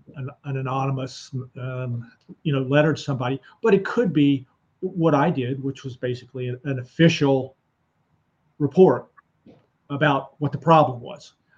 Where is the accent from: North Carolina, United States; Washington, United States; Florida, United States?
North Carolina, United States; now in California, United States; In 1972, I moved from North Carolina, which is on the East Coast of the United States, to California and to the San Francisco Bay Area.